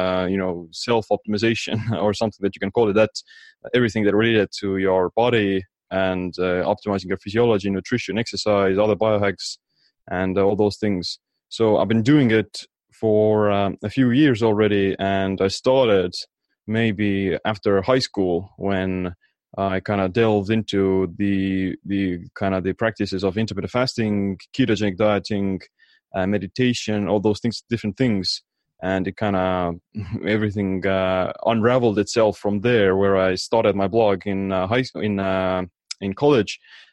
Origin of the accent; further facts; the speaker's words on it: Estonia; Well, like I said, I'm from Estonia